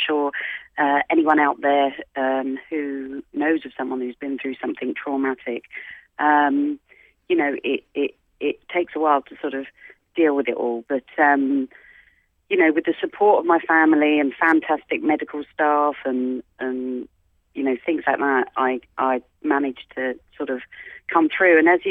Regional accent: London, United Kingdom; London, you know, my hometown, would actually host the Olympics and Paralympics in 2012.

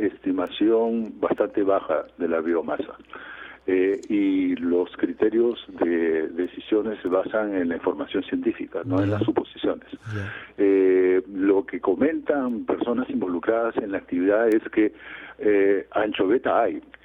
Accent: Peru; Son millones de toneladas de anchoveta que nosotros, digamos, como peruanos, disponemos

